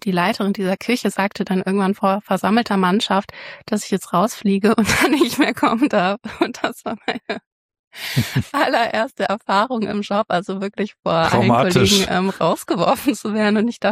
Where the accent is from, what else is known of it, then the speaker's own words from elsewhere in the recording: Cologne, North Rhine-Westphalia, Germany; Ich bin Kölnerin von Hause aus, aufgewachsen in Köln und ja, ich bin hier zur Schule gegangen.